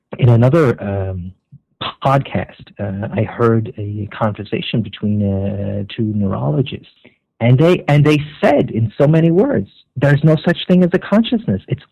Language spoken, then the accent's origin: English; Amsterdam, North Holland, Netherlands; I'm originally from Amsterdam, so I'm very fond of that city.